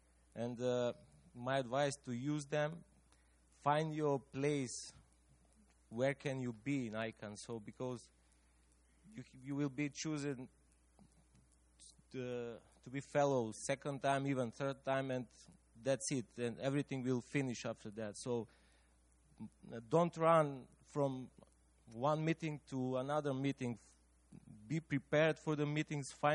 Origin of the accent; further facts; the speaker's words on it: North Macedonia; I'm coming from Macedonia.